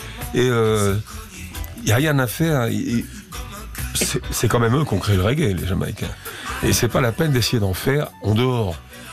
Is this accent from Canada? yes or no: no; France; oh, je suis français, j'écris des chansons, je suis né.